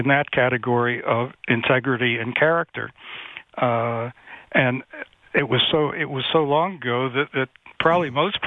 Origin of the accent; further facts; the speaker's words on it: Pittsburgh, Pennsylvania, United States; One of the players who got in the last year a while ago was a guy I grew up watching in Pittsburgh, Ralph Kiner.